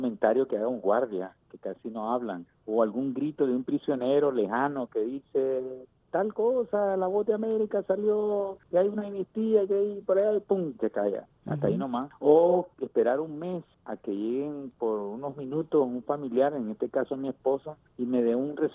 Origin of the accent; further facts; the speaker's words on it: Nicaragua; Nosotros como periodistas y como ciudadanos nicaragüenses no podemos entregar nuestras libertades